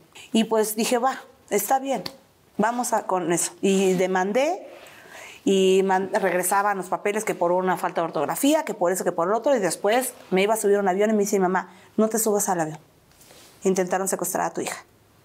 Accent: Uruguay; No pude salir por la puerta grande porque como estaba ilegal, como era uruguaya, no tenía mis papeles en regla

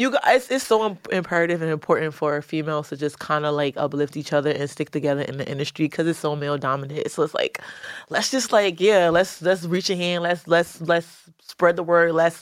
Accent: Queens, New York, United States; just even growing up in Queens, going to school in Queens has molded me to the person I am today as well.

